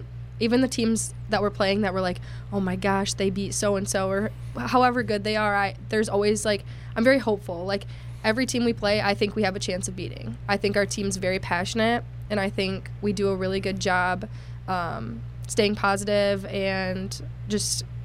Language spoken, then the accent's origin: English; Muskegon, Michigan, United States; I'm from Muskegon, Michigan. Over on the west side.